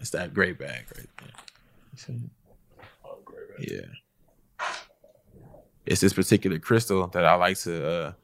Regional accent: Compton, California, United States; I'm originally from Compton.

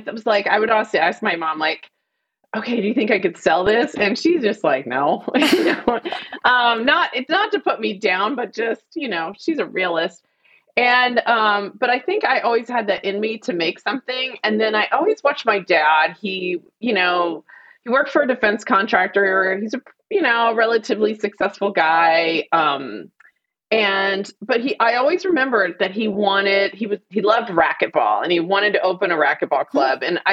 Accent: Fort Worth, Texas, United States; And I remember, like, I grew up in Fort Worth, Texas.

